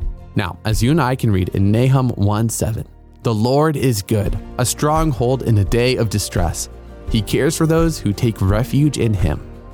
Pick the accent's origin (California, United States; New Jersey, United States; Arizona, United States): Arizona, United States; I grew up in the Sonoran Desert of southern Arizona.